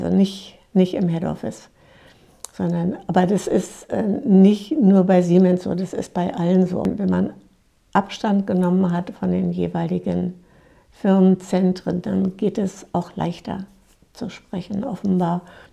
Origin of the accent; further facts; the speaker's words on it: Germany; also born or lived in France; ich werde den Teufel tun und dann sagen, aber ich bin Deutsche, ich mache das so, da geht's noch.